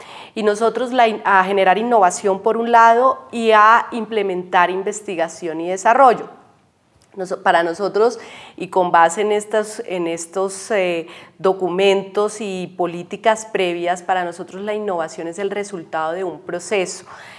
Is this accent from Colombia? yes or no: yes; Colombia; como colombianos